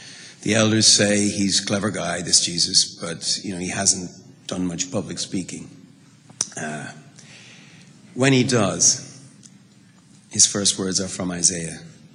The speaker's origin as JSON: {"language": "English", "country": "Ireland", "said": "but be warned, I am Irish."}